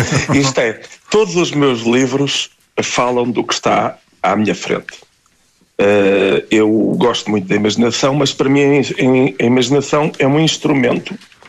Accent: Portugal; born there; Portugal está sempre na minha preocupação, porque é onde eu vivo, é o país onde eu nasci

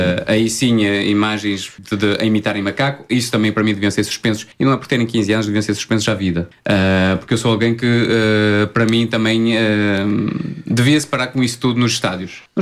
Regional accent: Portugal; Não me importo, enquanto português, eu não me importo que ele tenha marcado um golo.

